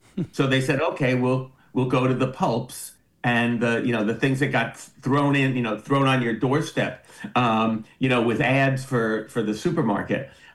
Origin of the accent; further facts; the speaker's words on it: New York, United States; I grew up in New York.